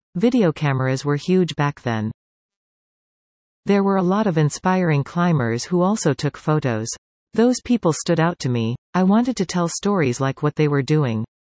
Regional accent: Campbell River, British Columbia, Canada; now in Squamish, Canada; No, I was born and raised in Campbell River on Vancouver Island. I moved to Squamish in 2011.

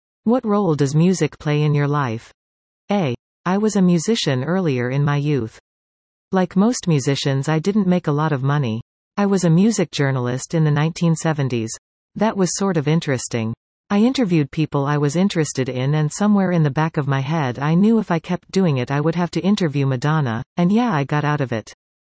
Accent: Vancouver, British Columbia, Canada; now in Squamish, Canada; I had friends living in Squamish that I grew up with in Kitsilano, and they were aware of these two muggings.

